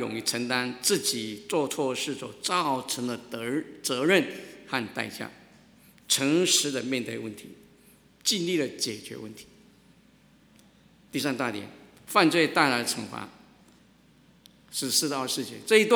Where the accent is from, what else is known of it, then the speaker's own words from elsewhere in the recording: China; 我们中国人有句话说，一失足成千古恨。